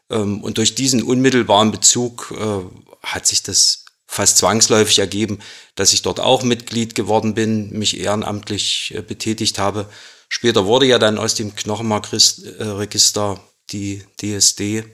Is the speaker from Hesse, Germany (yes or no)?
no; Wittenberg, Saxony-Anhalt, Germany; also born or lived in Magdeburg; Also 1965 wurde ich geboren in Wittenberg, bin dort zur Schule gegangen, habe dort das Abitur abgelegt. Danach folgte das Studium Humanmedizin in Magdeburg.